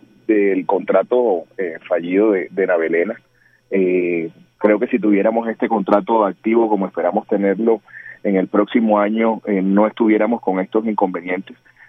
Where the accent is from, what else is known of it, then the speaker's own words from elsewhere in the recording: Barranquilla, Atlántico, Colombia; a nosotros como barranquilleros